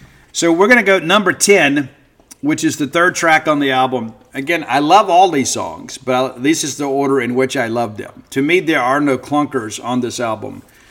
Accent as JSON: {"language": "English", "region": "Mississippi", "country": "United States", "tie": "born or raised there", "said": "Guys, I know some classic country. I grew up in South Mississippi."}